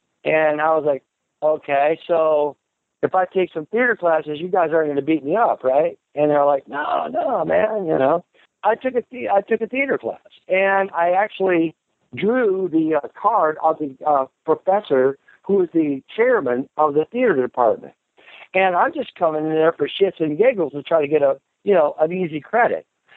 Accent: Colorado, United States; you know, Midwestern. I'm from Colorado, you know.

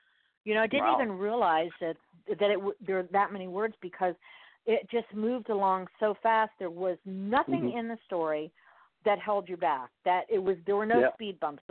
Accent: Miami, Florida, United States; No, see, Spanglish I understand because I was born and raised in Miami, so that's not a problem.

